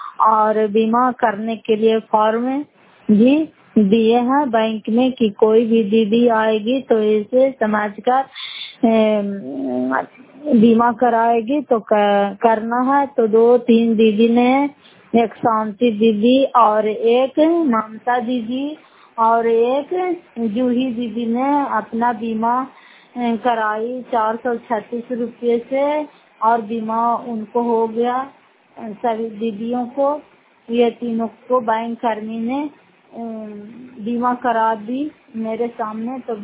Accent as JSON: {"language": "Hindi", "town": "Fatehpur", "region": "Bihar", "country": "India", "said": "घर फतेहपुर पंचायत मकरौता जिला नालंदा करातकरा ब्लॉक की निवासी हूँ।"}